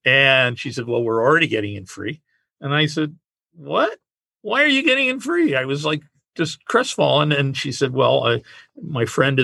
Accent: New York, United States; We talked about, cause I came from New York.

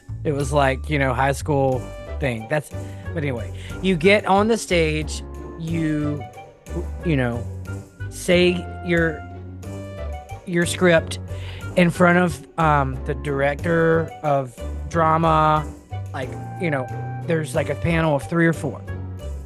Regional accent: Mississippi, United States; now in New Orleans, United States; I'm from South Mississippi.

